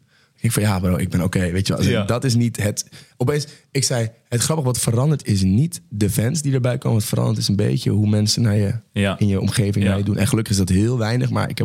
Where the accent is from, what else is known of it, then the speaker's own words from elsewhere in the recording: Netherlands; En ik ben gewoon een Nederlander.